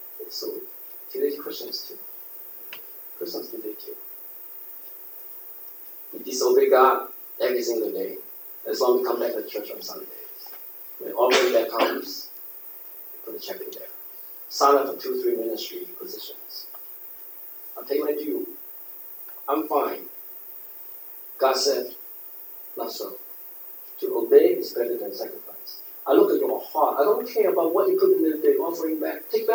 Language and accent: English; New York City, New York, United States; I grew up in New York City here before the time, before Giuliani.